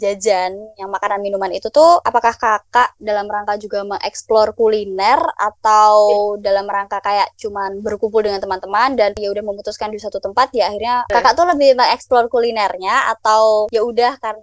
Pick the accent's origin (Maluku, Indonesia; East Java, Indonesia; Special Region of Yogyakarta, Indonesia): Special Region of Yogyakarta, Indonesia; Yogyakarta; aku juga asli Jogja nih.